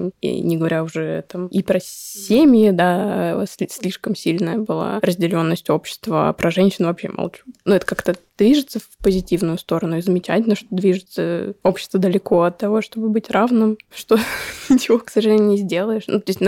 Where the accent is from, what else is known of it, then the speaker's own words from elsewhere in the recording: Moscow, Russia; born there; я родилась в Москве, да, это, наверное, лучше, чем в деревне, даже точно, по возможностям.